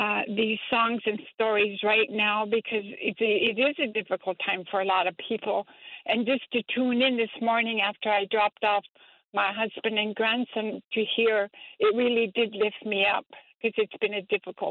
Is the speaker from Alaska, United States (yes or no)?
yes; Savoonga, Alaska, United States; I'm from Savunga on Sivokok, a traditional name for St. Lawrence Island.